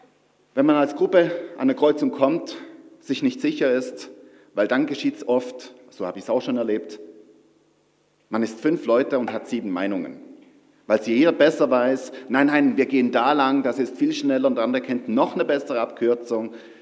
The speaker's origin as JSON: {"language": "German", "country": "Switzerland", "lives_now": "Germany", "said": "Ich bin ja Schweizer, von daher habe ich kein Wahlrecht hier in Deutschland."}